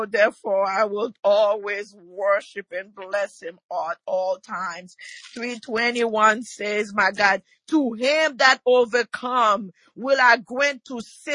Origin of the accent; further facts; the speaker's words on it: Haiti; I was born in Haiti and raised in an orphanage.